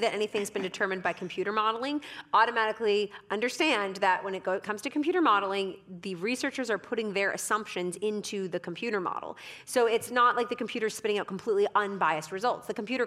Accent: Canada; my home country in Canada

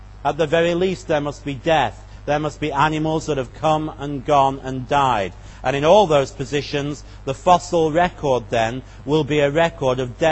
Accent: England, United Kingdom; also born or lived in Wales; I am an Englishman originally. I was born in England, brought up in England, but then lived for many years in Wales.

